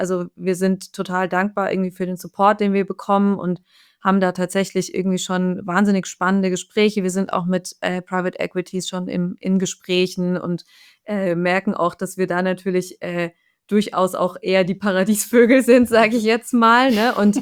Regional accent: Frankfurt, Hesse, Germany; der Ruf eilt uns ein bisschen voraus als Frankfurter.

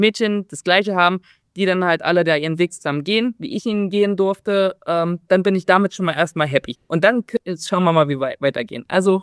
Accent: Magdeburg, Saxony-Anhalt, Germany; Ich bin ein Magdeburger Kind.

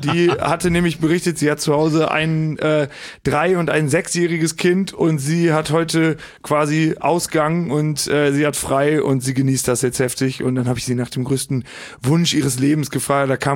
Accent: Osnabrück, Lower Saxony, Germany; Also ich komme aus Osnabrück oder aus dem Süden von Osnabrück, aus einem kleinen Käffchen.

